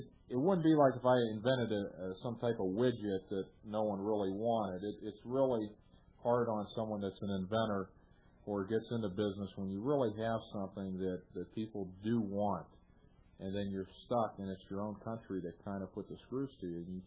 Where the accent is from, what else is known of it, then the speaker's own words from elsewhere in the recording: Youngstown, Ohio, United States; I was from Youngstown, Ohio. Youngstown, Ohio was the second largest steel producer in the country, only second to Pittsburgh. And I remember as a little boy, my grandparents lived across the street from United States Steel